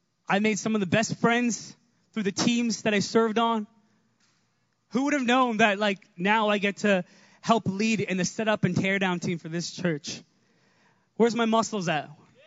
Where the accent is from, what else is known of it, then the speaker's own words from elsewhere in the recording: Brampton, Ontario, Canada; I grew up in Brampton, so my church was like very multicultural.